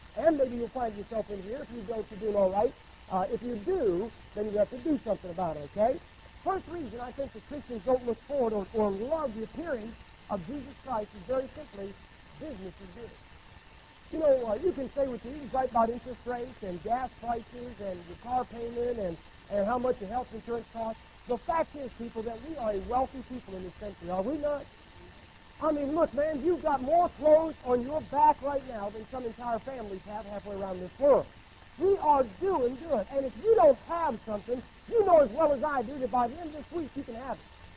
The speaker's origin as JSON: {"language": "English", "country": "United States", "said": "I'm glad I'm an American because I'm free."}